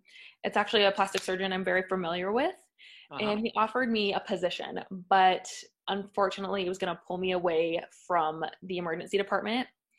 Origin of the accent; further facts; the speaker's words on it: Mesa, Arizona, United States; So I grew up in Mesa. I went to Red Mountain High School, and then I did a concurrent nursing program with Mesa Community College and ASU.